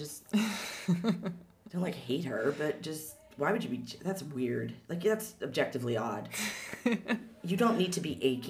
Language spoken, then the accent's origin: English; Seattle, Washington, United States; And I'm from Seattle, and that's where, oh my God, they went nuts with that, okay?